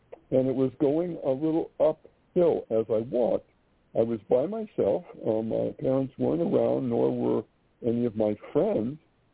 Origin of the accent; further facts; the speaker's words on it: Springfield, Massachusetts, United States; I'm from Springfield, Massachusetts, so Cape Cod was a place where we might go on vacation.